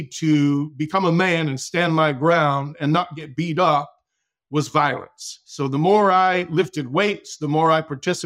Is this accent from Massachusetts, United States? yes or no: yes; Massachusetts, United States; born there; Of course, I was born in Massachusetts, and long story short, and this is pretty wild, both of my parents died before I was 13 years old.